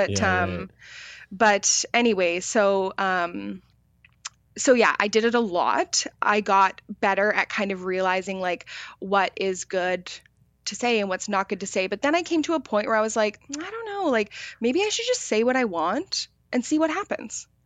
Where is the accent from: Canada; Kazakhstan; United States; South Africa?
Canada; Victoria, British Columbia; I grew up in Victoria. And I don't know if you guys know much about Victoria, but it's about like a 3-to-1 ratio of women to men.